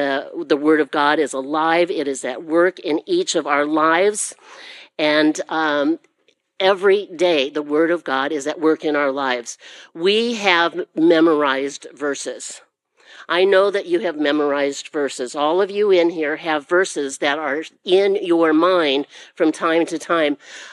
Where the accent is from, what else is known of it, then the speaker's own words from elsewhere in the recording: Illinois, United States; Well, I'm from Illinois.